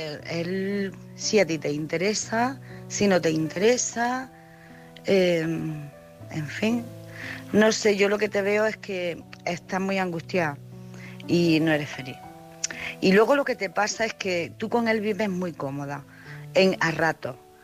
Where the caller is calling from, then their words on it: Jaén, Andalusia, Spain; Buenas noches.